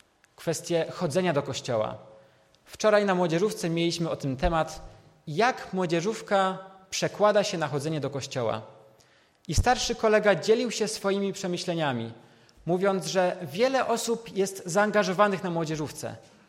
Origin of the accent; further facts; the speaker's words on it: Skoczów, Silesian Voivodeship, Poland; U nas w Skoczowie mamy dużą parafię, jest nas ponad 3,5 tysiąca, tak więc konfirmantów też jest dużo.